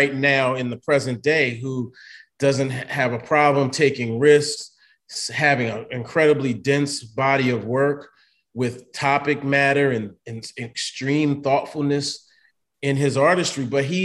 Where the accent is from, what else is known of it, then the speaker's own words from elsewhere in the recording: Delaware, United States; now in New York, United States; And for me, moving to New York from Delaware was an easy transition because I knew exactly what I was going to experience in Brooklyn